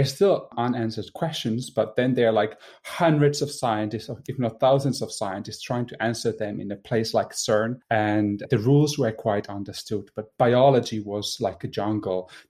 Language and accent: English; Espoo, Uusimaa, Finland; So I'm originally from Finland. I grew up in Espoo and I went to study in the nearby university at Aalto University.